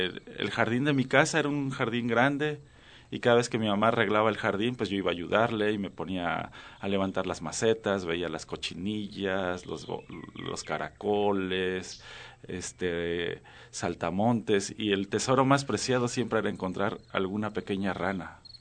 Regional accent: Xalapa, Veracruz, Mexico; Yo soy de Xalapa, Veracruz.

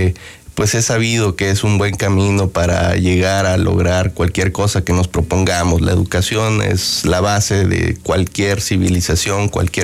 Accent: Chiapas, Mexico; Incluso con nuestra naturaleza como mexicanos, que siempre hemos sido unas personas muy tranquilas

